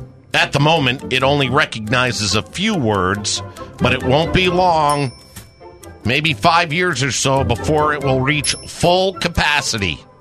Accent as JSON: {"language": "English", "town": "Moravia", "region": "New York", "country": "United States", "tie": "born or raised there", "said": "Millard Fillmore was born in my hometown of Moravia, New York."}